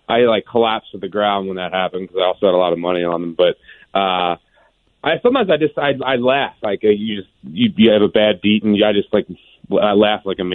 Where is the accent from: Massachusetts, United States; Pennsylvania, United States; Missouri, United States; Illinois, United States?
Pennsylvania, United States; Philadelphia; also born or lived in Delaware; Yeah, I grew up kind of outside of Philadelphia. I went to high school in Delaware, kind of right in between Philly and Baltimore